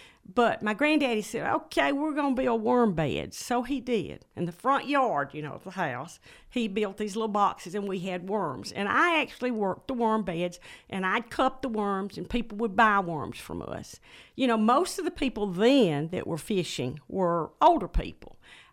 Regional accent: Bremen, United States; Well, I grew up in Bremen, in the city limits of Bremen.

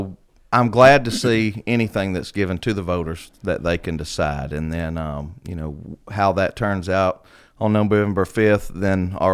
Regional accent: Sand Hill, Georgia, United States; Grew up in the community, was born and raised in Sand Hill area, went to Whitesburg, went to Central High School

